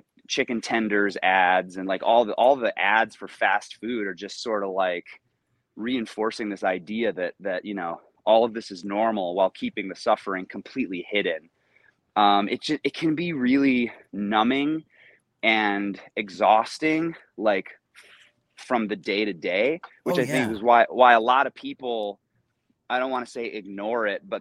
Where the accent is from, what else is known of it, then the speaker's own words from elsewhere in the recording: Michigan, United States; And for me, growing up in Michigan, green bean casserole was like, it was always my favorite.